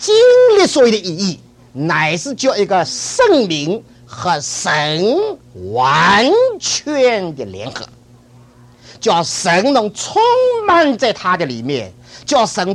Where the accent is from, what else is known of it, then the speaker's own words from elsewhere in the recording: China; 我们中国人特别上一点年龄的人很爱读真言